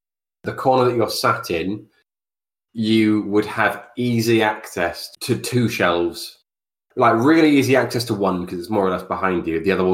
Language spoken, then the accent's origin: English; East of England, United Kingdom; I'm from Essex.